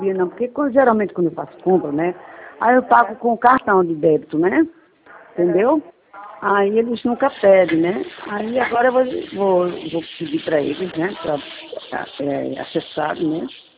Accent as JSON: {"language": "Portuguese", "region": "Northeast Region", "country": "Brazil", "said": "como eu gosto muito de praia, sempre morei em praia, também eu sou do Nordeste, né? Aí eu vim para cá."}